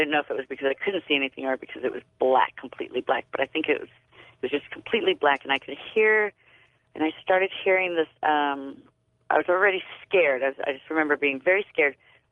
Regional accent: South Africa; now in Carlsbad, United States; I was about 15 years old. I grew up in South Africa

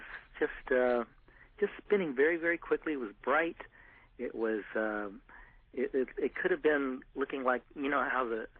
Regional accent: San Diego, California, United States; I'm from San Diego.

